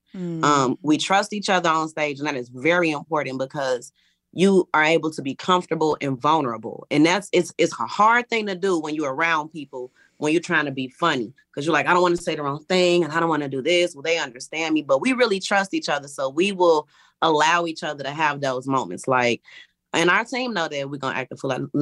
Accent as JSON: {"language": "English", "town": "Chicago", "region": "Illinois", "country": "United States", "said": "Because we're actually from Chicago, like we needed to have this dancing in there."}